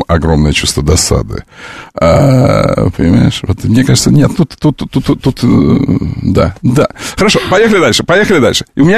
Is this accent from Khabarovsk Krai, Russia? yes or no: yes; Pereyaslavka, Khabarovsk Krai, Russia; Я из Переяславки. Ты знаешь, что я из Переяславки?